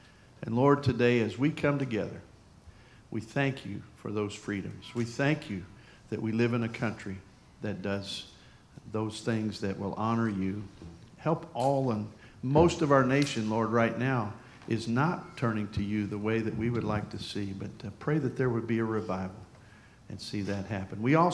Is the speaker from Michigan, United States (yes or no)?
yes; Michigan, United States; My dad, we grew up in Michigan, so my dad was all about American cars.